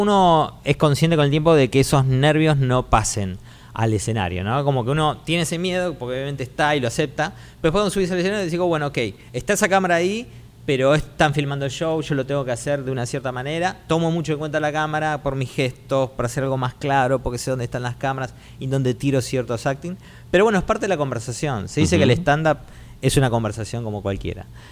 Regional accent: Argentina; Soy argentino y esas cosas te llenan.

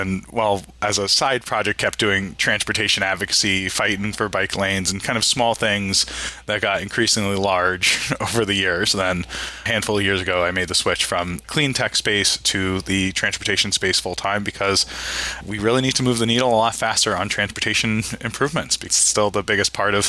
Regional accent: California, United States; And my home state of California has done a huge work on it.

